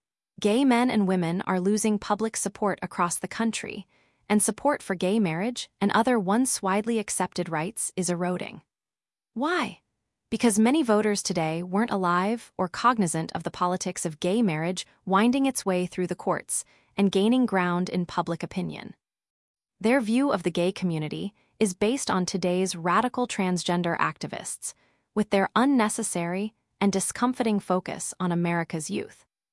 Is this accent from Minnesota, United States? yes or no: no; New York City, New York, United States; Growing up in New York City in the 1990s, I heard nonstop jokes about gay priests and Boy Scout troop leaders abusing kids.